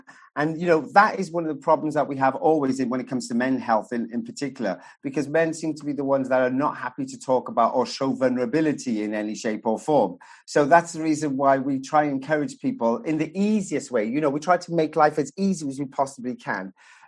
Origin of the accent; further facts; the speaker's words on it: Wales, United Kingdom; I'm a Welshman, so I've got to have a Welsh person somewhere along the line.